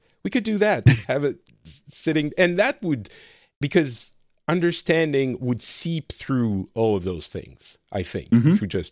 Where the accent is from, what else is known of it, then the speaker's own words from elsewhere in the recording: France; also born or lived in Lebanon; and I come from Lebanon and my family is Middle Eastern. But still, the reality is I grew up very French, very white, privileged class France, even if we ourselves didn't have a huge amount of money.